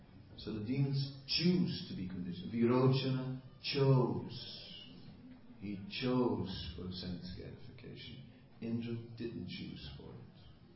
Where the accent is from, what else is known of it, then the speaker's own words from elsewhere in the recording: Netherlands; Whereas, I'm from Holland, it's cheese, you know.